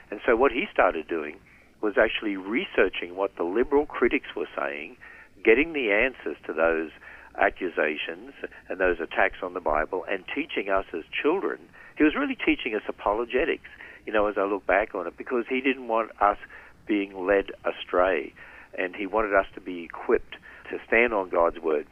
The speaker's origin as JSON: {"language": "English", "region": "Queensland", "country": "Australia", "tie": "born or raised there", "said": "We grew up in North Queensland in Australia, and my father was transferred every 3 years as a principal of a school."}